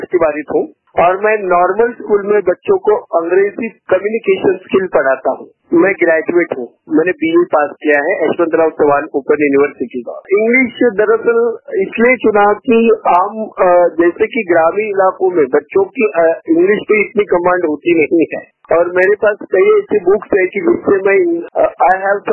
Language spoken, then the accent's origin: Hindi; Aurangabad, Maharashtra, India; first language Marathi; Hindi is a second language; मैं महाराष्ट्र औरंगाबाद से हूं, और मैं दोस्तों के लिए मराठी यानी हमारी महाराष्ट्र की जो मदर टंग है मराठी